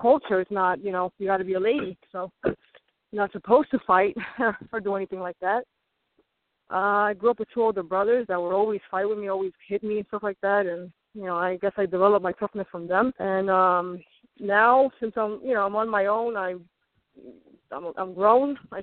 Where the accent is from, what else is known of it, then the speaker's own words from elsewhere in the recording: Brooklyn, New York, United States; So I grew up in Cypress Hills, you know, border of Queens and Brooklyn, and there was a lot of gangs at that time